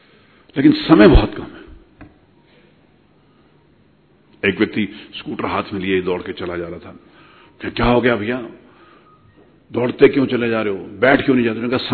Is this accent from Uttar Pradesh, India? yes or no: yes; Uttar Pradesh, India; मैं उत्तर प्रदेश से आता हूं, उत्तर प्रदेश में मेरा जन्म हुआ, उत्तर प्रदेश के शहर कानपुर से मैं राजनीतिक क्षेत्र में काम करता हूं